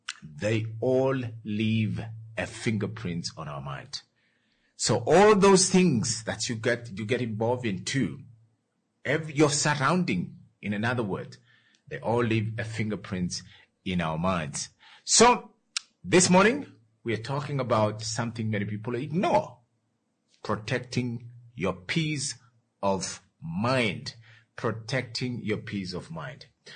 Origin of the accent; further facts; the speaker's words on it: Ngwediva, Namibia; I was so disappointed because Ngwediva is my hometown.